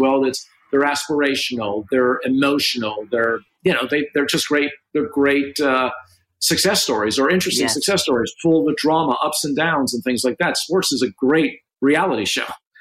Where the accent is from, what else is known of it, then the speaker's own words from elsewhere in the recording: Canada; as a Canadian and as a sports fan